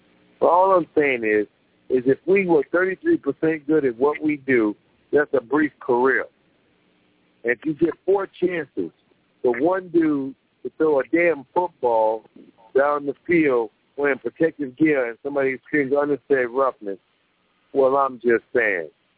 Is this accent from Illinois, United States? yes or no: yes; Chicago, Illinois, United States; I mean, I'm from West Side Chicago, and I've traveled the world